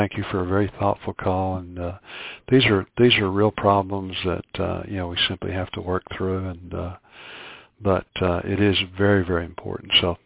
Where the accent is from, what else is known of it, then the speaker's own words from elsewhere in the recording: Fort Smith, Arkansas, United States; I grew up in Fort Smith. I went to Darby Junior High, Peabody Elementary, and Northside High School. Those are all very working class schools.